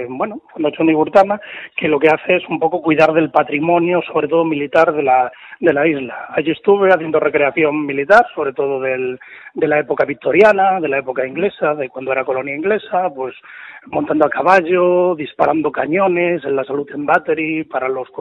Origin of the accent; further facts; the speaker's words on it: Ferrol, Galicia, Spain; y aquí en Ferrol, obviamente en mi ciudad